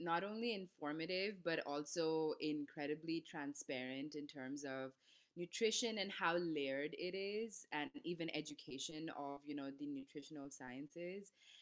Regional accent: Mumbai, Maharashtra, India; I was raised on the West Coast. So I grew up in Mumbai, but culturally, I'm from the East Coast of India. So I'm Bengali.

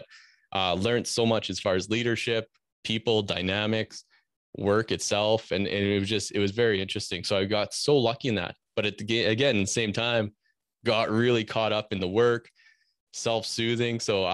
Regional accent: Saskatchewan, Canada; So I grew up in Saskatchewan, again, another province here in Canada, and I grew up Northern Saskatchewan, grew up on a farm, small farm.

